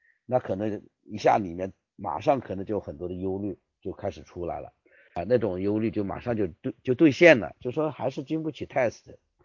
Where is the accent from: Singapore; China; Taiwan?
China